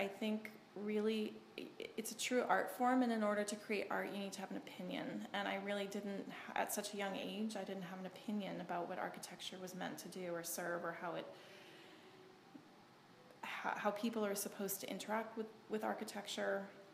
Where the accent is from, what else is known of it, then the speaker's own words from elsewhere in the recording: Canada; growing up in Canada